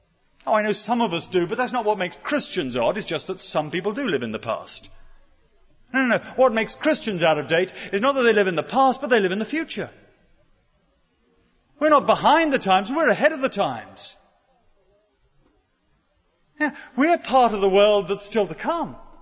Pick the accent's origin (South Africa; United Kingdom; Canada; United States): United Kingdom; I know we're British and we're all dressed in suits and we're not meant to reveal it